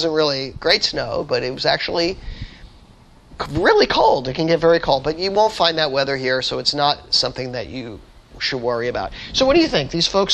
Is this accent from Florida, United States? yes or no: yes; Florida, United States; I'm from Florida.